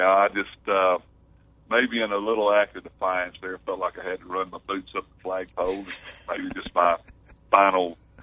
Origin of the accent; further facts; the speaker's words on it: Oklahoma, United States; also born or lived in Tulsa; My mother and father both passed away, and although I grew up in southern Oklahoma, you know, went to school there in Tulsa, and that's where most of my buddies and such live now, so that's what I consider my hometown.